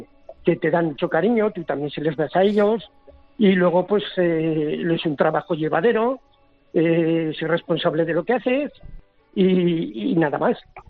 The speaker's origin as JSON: {"language": "Spanish", "town": "Zaragoza", "region": "Aragon", "country": "Spain", "said": "Yo soy de Zaragoza y soy portero."}